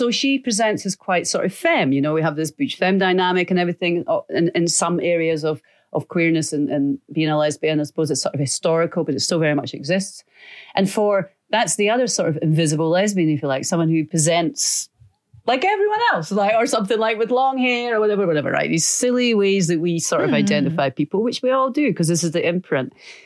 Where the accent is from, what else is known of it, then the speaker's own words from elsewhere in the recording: Edinburgh, Scotland, United Kingdom; like the fog, which is where I grew up in Edinburgh. It's everywhere.